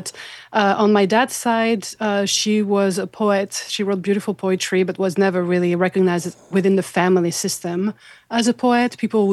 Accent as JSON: {"language": "English", "country": "France", "tie": "born or raised there", "also_born_or_lived": "Switzerland", "said": "I was born and raised in France. I lived in Switzerland for a while"}